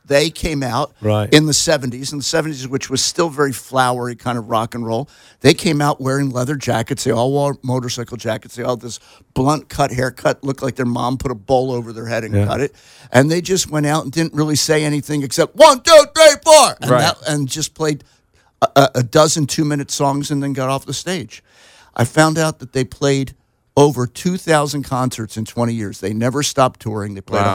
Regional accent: Philadelphia, Pennsylvania, United States; My favorite T-shirt I ever saw from my hometown was, I'm not angry, I'm from Philadelphia.

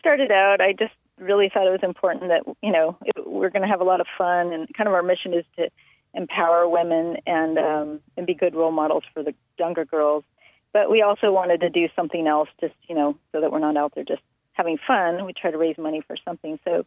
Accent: Newport Beach, California, United States; I grew up in Newport Beach. A lot of my girlfriends and I rode skateboards.

